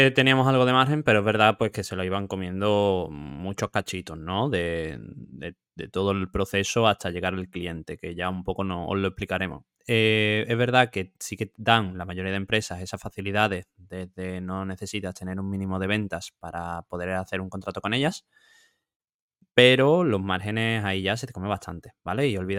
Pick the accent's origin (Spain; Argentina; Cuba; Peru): Spain; Seville, Andalusia; Si quieres irte a casa, bueno, sabéis que yo soy de Sevilla, pues si quieres irte a casa sabes que esa semana no vas a vender